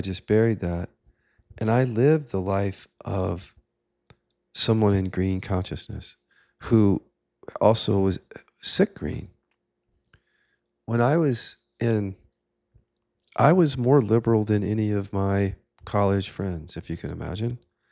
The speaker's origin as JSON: {"language": "English", "region": "Midwest", "country": "United States", "tie": "born or raised there", "said": "But for me, I grew up in the Midwest as a gay kid."}